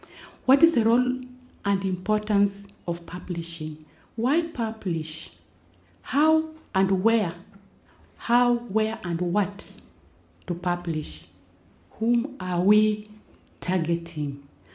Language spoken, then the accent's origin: English; Kenya; the challenges I faced as a scholar and as a professional, as an African and as a Kenyan.